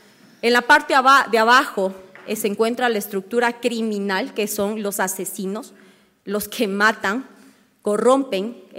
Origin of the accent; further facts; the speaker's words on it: Ecuador; todos somos ecuatorianos, estudiemos donde estudiemos, en el Ecuador o fuera del país